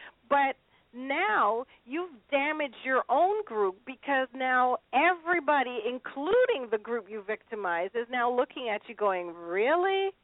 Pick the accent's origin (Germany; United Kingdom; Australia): United Kingdom; I'm British